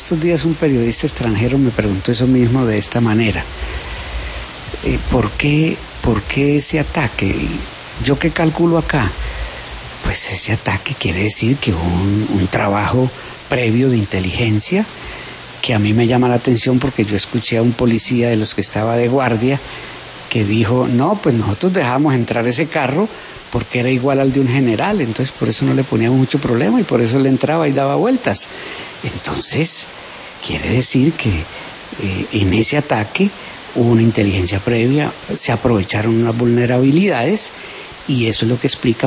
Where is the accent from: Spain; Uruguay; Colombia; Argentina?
Colombia; todos somos colombianos